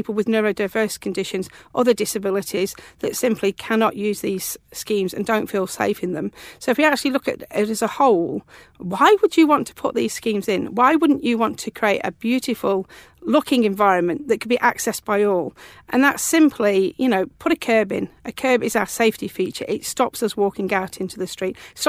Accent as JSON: {"language": "English", "town": "Leek", "region": "West Midlands", "country": "United Kingdom", "tie": "born or raised there", "said": "they started to put shared space in my hometown of Leek, I thought, hold on, Chris wouldn't be able to walk down here, and this wasn't the legacy I envisaged for Britain."}